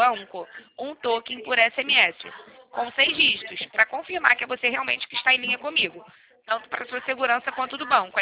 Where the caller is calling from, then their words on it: Rio de Janeiro, Brazil; eu falo do Rio